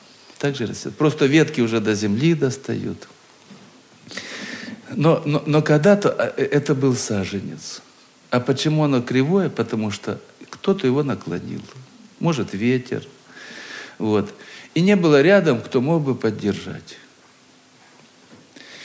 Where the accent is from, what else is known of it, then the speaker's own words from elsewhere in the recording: Krasnodar Krai, Russia; Мое детство прошло на Кубани, в одной станице, в старом доме. Этот дом и сейчас стоит, дом предельно старый, ему уже, наверное, 150 лет.